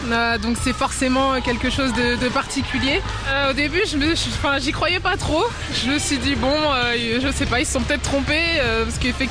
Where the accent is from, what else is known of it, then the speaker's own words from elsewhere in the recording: Reims, Grand Est, France; moved away; c'est vrai que je suis partie de Reims assez jeune, et là de pouvoir on va dire représenter réellement la ville de cette façon